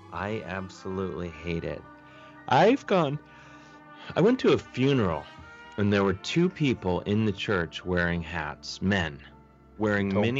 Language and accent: English; University Heights, Ohio, United States; Beechwood, right by where I grew up. I grew up in University Heights, let me be clear.